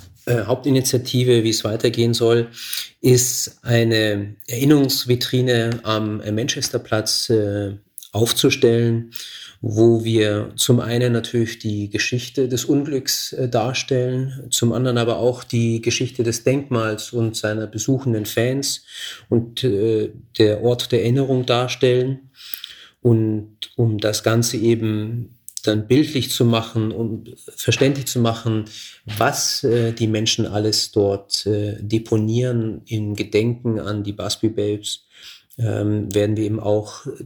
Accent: Munich, Bavaria, Germany; Ja, ich bin in Truderingen groß geworden

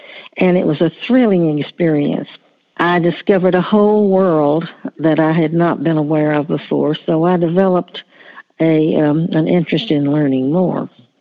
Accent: Virginia, United States; Well, I am now retired and living in North Carolina, but I grew up in Virginia and in a large church-going family

